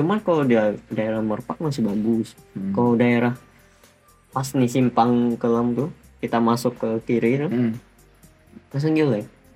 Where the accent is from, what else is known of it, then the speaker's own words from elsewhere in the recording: Sintang, West Kalimantan, Indonesia; Saya sebagai warga Sintang kemarin pas Lebaran kan mau istilahnya mau berwisata kan.